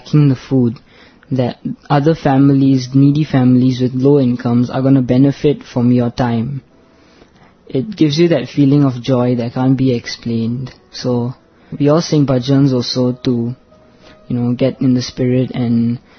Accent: Singapore; I'm from Singapore.

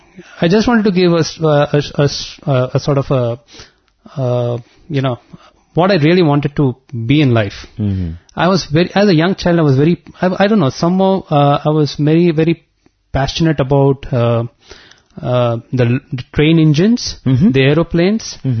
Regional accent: Mumbai, Maharashtra, India; because I was always from Mumbai, and Mumbai is full of the good and the bad attractions.

